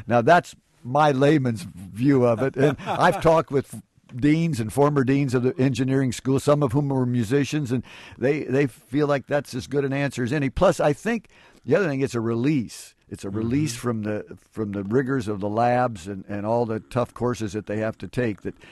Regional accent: Indiana, United States; Well, my home is Indiana, and actually my hometown is only about 30 miles from Peru, Indiana

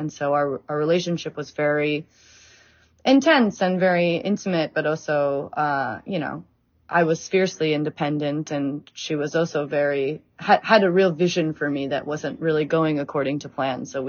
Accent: United States; born or raised there

